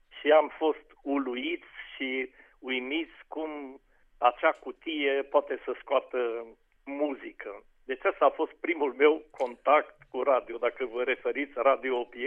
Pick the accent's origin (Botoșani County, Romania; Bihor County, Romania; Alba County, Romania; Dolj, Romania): Alba County, Romania; Oarda; born there; Eu m-am născut în Oarda, de cealaltă parte a râului Mureș, dar mergeam acolo la școală, tatăl meu fiind învățător acolo.